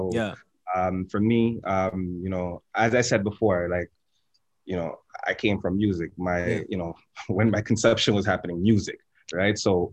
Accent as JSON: {"language": "English", "town": "Toronto", "region": "Ontario", "country": "Canada", "tie": "born or raised there", "said": "for me, growing up in Toronto too as well, going to the parties"}